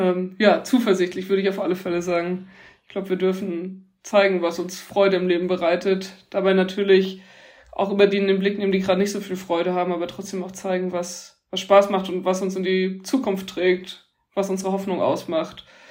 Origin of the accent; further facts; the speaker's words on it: Bavaria, Germany; also ich komme aus dem Bayerischen Wald, da ist evangelisch sein die Minderheit, sind so 3,5-4% evangelisch in der Region.